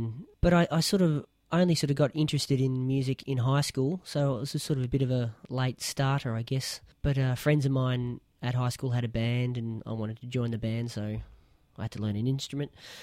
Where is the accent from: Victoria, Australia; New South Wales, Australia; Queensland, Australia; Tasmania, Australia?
Victoria, Australia; Geelong; moved away as an adult; now in Perth, Australia; there was a music course in Geelong, where I grew up in Victoria, which was, a dedicated jazz sort of TAFE course.